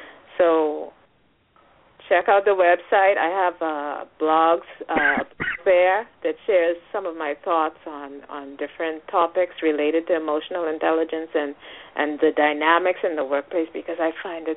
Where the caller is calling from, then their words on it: Bahamas; I'm calling from the Bahamas, but I do work in the U.S.